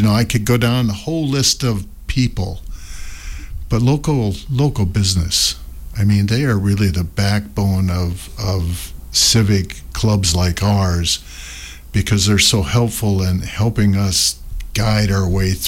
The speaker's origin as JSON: {"language": "English", "town": "Darlington", "country": "United States", "tie": "born or raised there", "said": "I grew up in Darlington, so it started out with teams down there. And as I moved around the state a little bit, I played for some other people"}